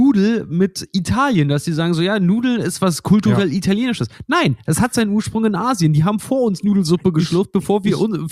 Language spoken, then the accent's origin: German; East Germany, Germany; Ich komme aus dem Osten